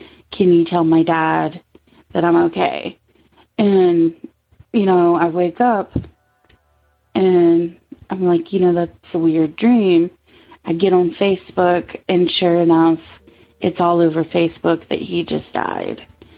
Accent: Virginia, United States; I'm from Virginia. I'm 33.

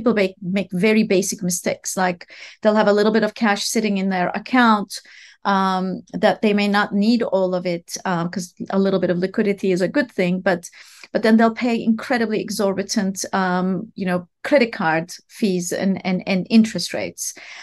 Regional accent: Istanbul, Turkey; now in United States; I'm originally from Istanbul, Turkey. I came to the US to do my undergraduate in mathematics and economics at a small liberal arts college outside of Boston called Wellesley College.

